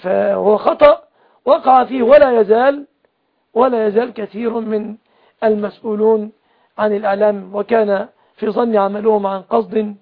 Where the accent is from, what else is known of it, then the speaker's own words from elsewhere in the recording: Mansoura, Dakahlia, Egypt; أنا من المنصورة